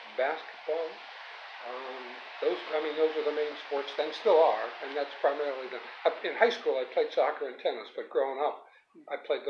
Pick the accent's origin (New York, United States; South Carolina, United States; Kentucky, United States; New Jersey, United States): New Jersey, United States; Bloomfield; born there; I was born in 1945 in Bloomfield, New Jersey. That's Essex County, New Jersey, about 15 minutes west of Manhattan.